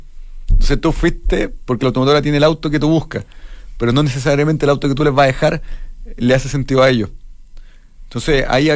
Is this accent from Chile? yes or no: yes; Chile; somos 2 chilenos, Ricardo Bonoso y yo.